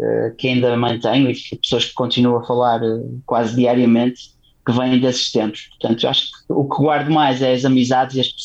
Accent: Braga, Portugal; eu sou de Braga, portanto tenho uma afinidade

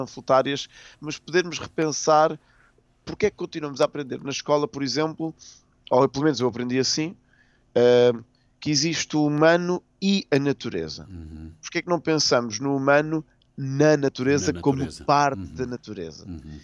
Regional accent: Portugal; Eu digo que sou português, mas ao mesmo tempo tenho uma ligação de coração à capital da Argentina.

